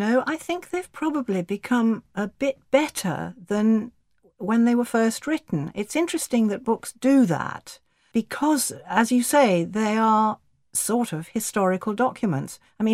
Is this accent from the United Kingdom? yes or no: yes; North East England, United Kingdom; I come originally, although you wouldn't believe it now, I come originally from the Northeast. Indeed, my mother was born in West Hartlepool.